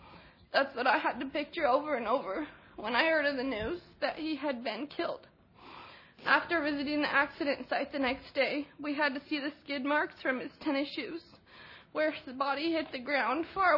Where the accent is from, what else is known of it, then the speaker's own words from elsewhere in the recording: Yakima, Washington, United States; from Yakima, Washington.